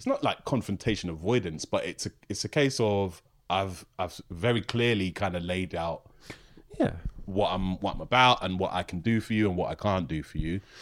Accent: London, United Kingdom; mainly because I'm from London

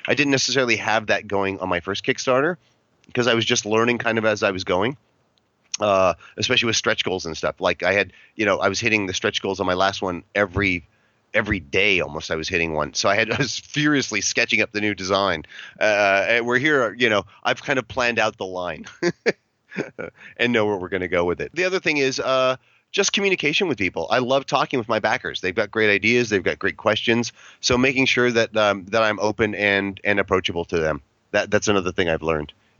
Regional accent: California, United States; And the Aztec, growing up in California, Mexican art and culture is just part of your blood.

